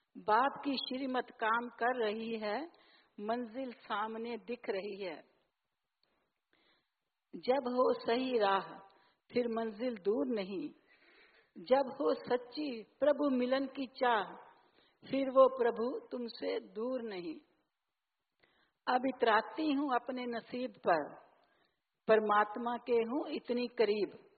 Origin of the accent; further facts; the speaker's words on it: Delhi, India; और मैं दिल्ली से आई हूँ, वसंत कुंज से।